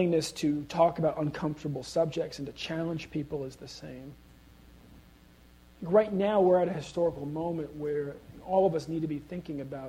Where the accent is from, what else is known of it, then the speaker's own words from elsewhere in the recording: California, United States; One's from St. Louis, one's from Chicago, you know, one's from New Orleans, I'm from California.